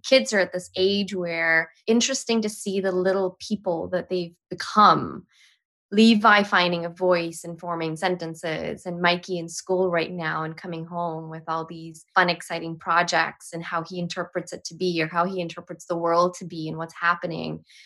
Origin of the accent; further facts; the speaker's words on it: Guyana; now in Canada; I was brought up in Guyana. I moved to Canada 2002. It was rough moving as an immigrant to Canada.